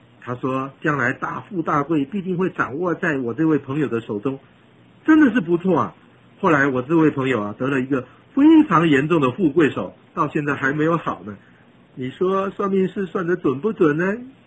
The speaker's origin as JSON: {"language": "Chinese", "country": "Taiwan", "said": "在我们台湾至少就有50位以上了"}